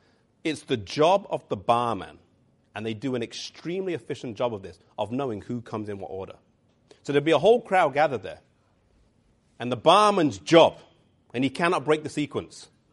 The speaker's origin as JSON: {"language": "English", "region": "England", "country": "United Kingdom", "said": "I'm English."}